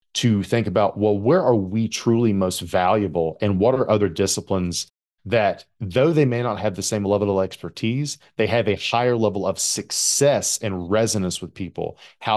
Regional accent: Appalachia, United States; I'm Appalachian, we call it a buggy.

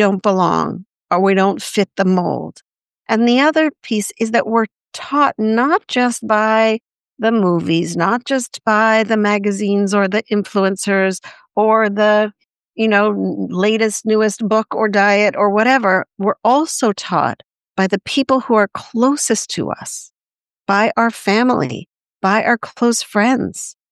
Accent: Montreal, Quebec, Canada; I grew up in Montreal, and there's a French saying, je me sens bien dans ma peau.

